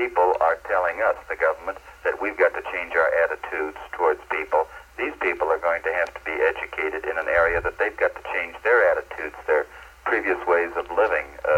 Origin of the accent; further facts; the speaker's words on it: New York, United States; I have a small common denominator with you because I'm originally from New York.